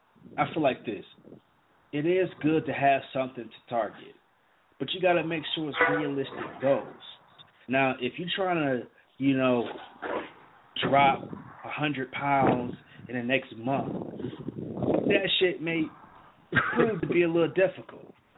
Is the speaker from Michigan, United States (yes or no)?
yes; Detroit, Michigan, United States; I grew up in Detroit on the west side.